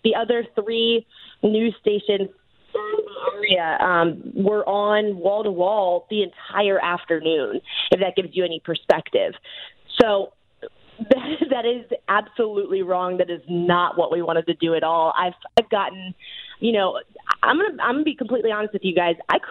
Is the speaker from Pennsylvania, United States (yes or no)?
no; Atlanta, Georgia, United States; So to be able to be in Atlanta, my hometown, have the Dogs here is such a cool experience.